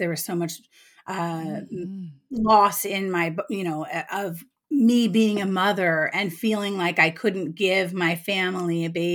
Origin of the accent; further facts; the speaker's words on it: California, United States; So my life, like I grew up in California, and my family moved every 2 years.